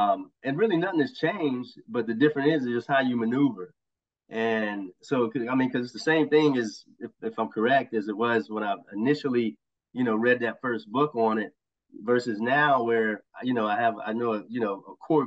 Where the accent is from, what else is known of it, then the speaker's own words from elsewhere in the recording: Houston, Texas, United States; Then went to Virginia for a little bit. Then my dad wasn't doing well. So that's what kind of, I'm from Houston, but that's what drew me back.